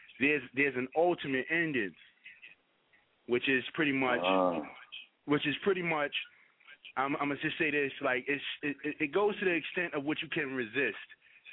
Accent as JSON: {"language": "English", "region": "New York", "country": "United States", "said": "I understand I'm from Burnside, but it's not just on Burnside. I've spent time in Soundview."}